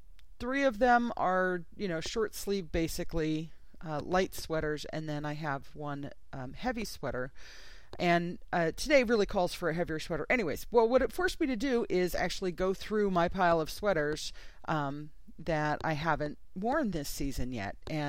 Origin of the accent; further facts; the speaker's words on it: California, United States; I'm born and raised in California, but I lived in a house that had an aluminum roof